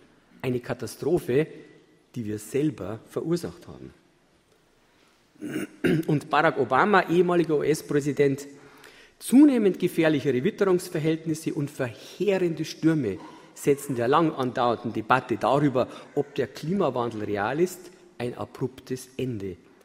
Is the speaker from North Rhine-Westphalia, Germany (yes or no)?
no; Tittmoning, Bavaria, Germany; Ich komme aus Tittmoning, das ist ein kleiner Ort in Chiemgau in Oberbayern.